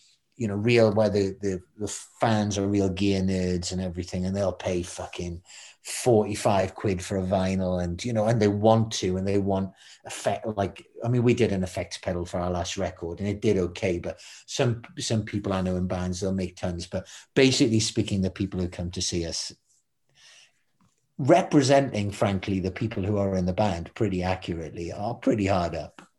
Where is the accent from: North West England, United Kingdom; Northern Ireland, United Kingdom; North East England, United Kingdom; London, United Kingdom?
North East England, United Kingdom; Newcastle; where I'm from Newcastle, but we don't do particularly well there.